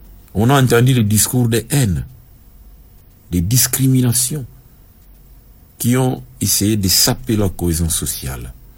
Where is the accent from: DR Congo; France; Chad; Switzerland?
DR Congo; Chez nous, en RDC, par exemple, le bien vivre ensemble peut être un moyen, d'abord pour l'unification du pays